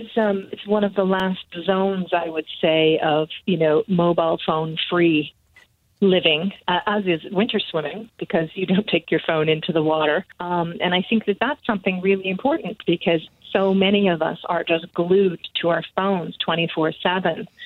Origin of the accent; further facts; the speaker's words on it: Canada; now in Finland; I grew up, I've lived several places, but I grew up predominantly in Canada